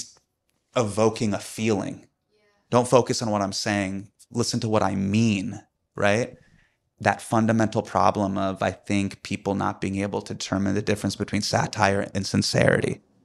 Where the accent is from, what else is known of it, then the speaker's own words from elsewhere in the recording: Davis, California, United States; also born or lived in Sacramento; So there's times where like everybody knows me. I grew up in Davis. I grew up in Sacramento. Everybody knows me as just like the skinny, Desi kid from the Masjid, right?